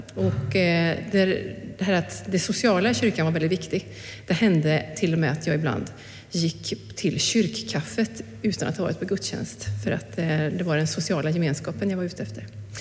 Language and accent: Swedish; Arvika, Värmland, Sweden; Den första var i Värmland, i Arvika, där jag växte upp